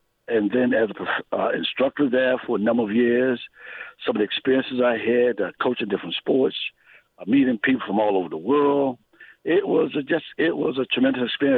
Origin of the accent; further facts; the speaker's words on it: Oaksville, Maryland, United States; community called Oaksville, Maryland. That's 5 miles east of Prestonstown.